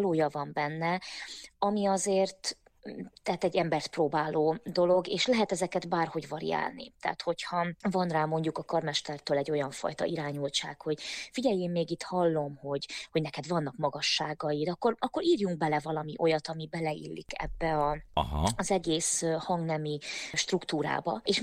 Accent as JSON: {"language": "Hungarian", "country": "Hungary", "said": "Tehát az, hogy én magyarként, tehát igen, ahogy mondod, egyedüli külföldiként belecsöppenni egy ilyen próba folyamatba, ahol mindenki rajtam kívül olasz"}